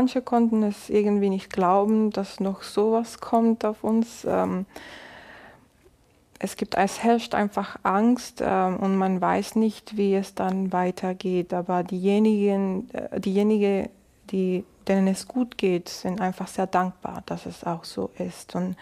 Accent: Valencia, Carabobo, Venezuela; German is a second language; now in Germany; Also ich komme aus Valencia, das ist in der Nähe von Caracas, und dort habe ich auch noch Familienangehörige, Tanten, Cousinen

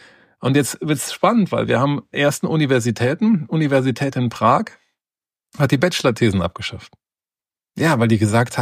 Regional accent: Cologne, North Rhine-Westphalia, Germany; ich bin ja hier in Köln groß geworden

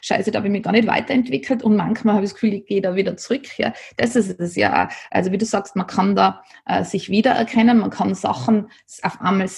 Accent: Nassereit, Tyrol, Austria; weil ich bin ja am Land aufgewachsen, in Nassereit.

